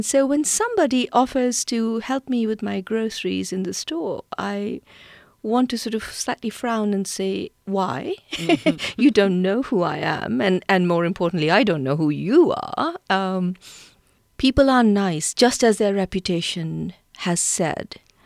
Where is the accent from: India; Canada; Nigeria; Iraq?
India; also born or lived in Germany / United Kingdom; now in United States; I was born and raised in India, and I have come to the US via Germany and the UK and then the East Coast.